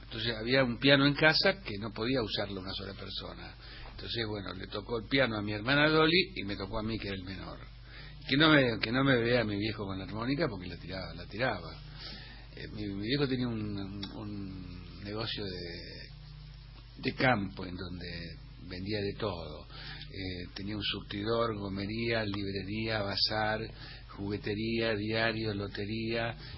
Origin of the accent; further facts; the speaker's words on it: Pellegrini, Buenos Aires Province, Argentina; born there; Yo nací en Pellegrini